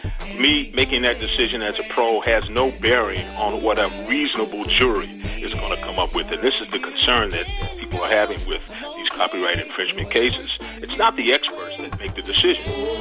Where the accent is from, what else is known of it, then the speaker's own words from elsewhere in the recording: Cleveland, Ohio, United States; settled with a group from my hometown, Cleveland, Ohio